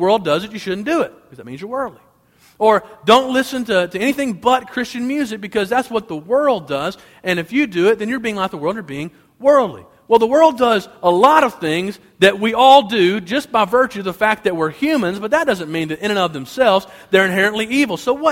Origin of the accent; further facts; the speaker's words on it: Birmingham, Alabama, United States; Where I grew up in Birmingham, Alabama, you could not be both an Alabama football fan and an Auburn fan, okay?